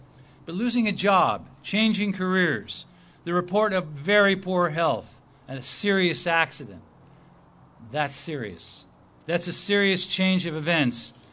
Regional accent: Pasadena, California, United States; born there; I'm a California native. I was born in Pasadena.

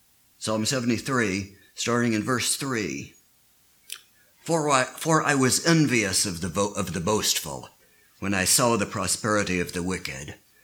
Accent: Kingsport, Tennessee, United States; also born or lived in Johnson City / Houston; I'm originally from the Tri-Cities area, born in Johnson City, grew up in Kingsport, went to undergraduate college in Bristol, then went to graduate school in Massachusetts, but I've lived most of my adult life in Houston, lived in Houston for almost 40 years. Moved back up to Kingsport last summer.

